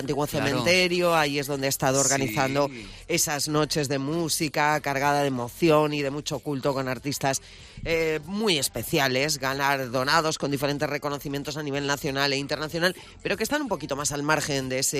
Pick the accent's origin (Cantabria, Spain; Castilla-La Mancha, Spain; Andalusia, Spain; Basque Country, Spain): Cantabria, Spain; mi tierra, en Cantabria.